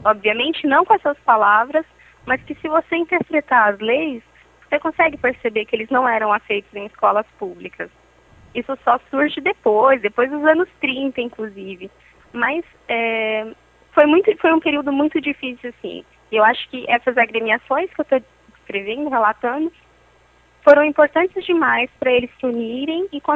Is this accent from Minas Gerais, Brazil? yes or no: no; Araraquara, São Paulo, Brazil; É 16, porque eu sou aqui de Araraquara